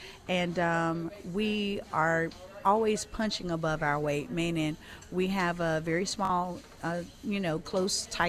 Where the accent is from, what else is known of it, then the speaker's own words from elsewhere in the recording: Hollister, North Carolina, United States; I am from Eastern North Carolina, a little place called Hollister, North Carolina, located in rural Warren County.